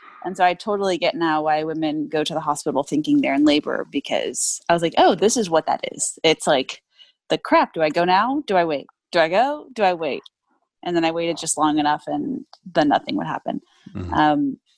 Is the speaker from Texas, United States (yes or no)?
yes; Texas, United States; now in Los Angeles, United States; we don't really have family in LA. I'm from Texas.